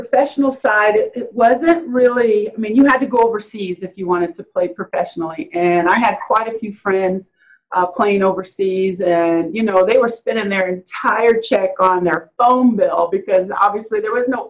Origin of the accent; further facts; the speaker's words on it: Waterloo, Iowa, United States; I was born and raised in Waterloo, Iowa. I'm a Midwest girl, country girl.